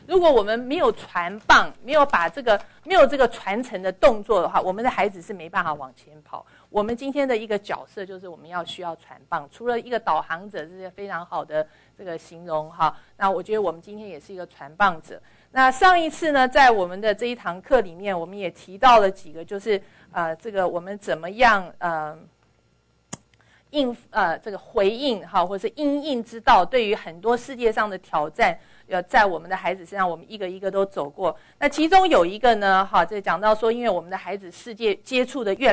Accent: China; 我们中国人都非常的这个很喜欢他啊，

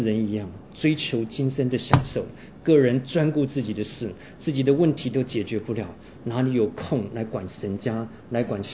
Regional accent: China; 为着我们是中国人祷告

